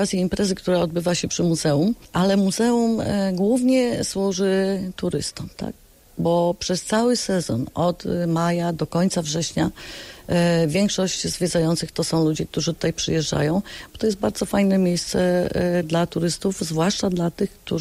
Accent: Gorzów Wielkopolski, Lubusz Voivodeship, Poland; ja jako rodowita gorzowianka i moje pokolenie

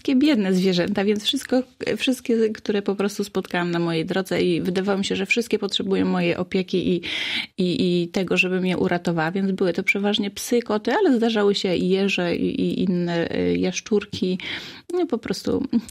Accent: Wałbrzych, Lower Silesian Voivodeship, Poland; Tak, to prawda, pochodzę z miasta, wychowałam się w Wałbrzychu.

